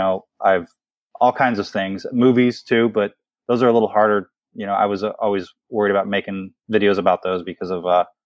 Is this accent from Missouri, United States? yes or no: yes; Missouri, United States; also born or lived in Arkansas; I grew up in Missouri and Arkansas, so fishing and hunting was kind of like where I started out. And as an adult, I've kind of moved away from rural areas